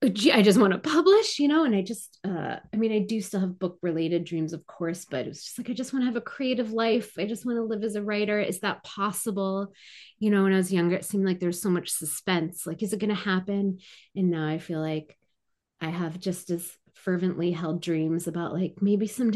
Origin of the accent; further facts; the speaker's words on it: Highland Park, Illinois, United States; also born or lived in Evanston; now in Chicago, United States; Yeah, I grew up, I was born in Evanston. I grew up in Highland Park.